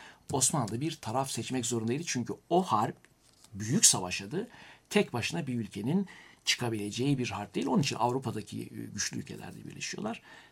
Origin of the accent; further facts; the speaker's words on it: Erzurum, Turkey; Ben Erzurumluyum hem anne hem baba tarafından.